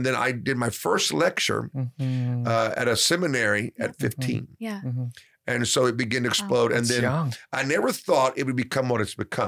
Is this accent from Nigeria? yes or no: no; Tulsa, Oklahoma, United States; But I grew up in Tulsa. I lived there during the Great Revival.